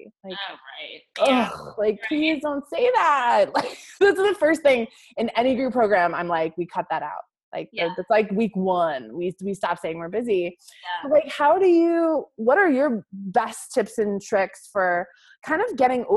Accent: Northeast, United States; I grew up in the Northeast, which is very puritanical.

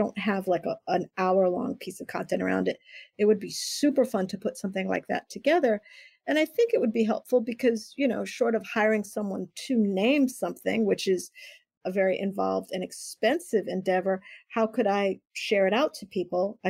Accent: Puerto Rico; I'm from Puerto Rico.

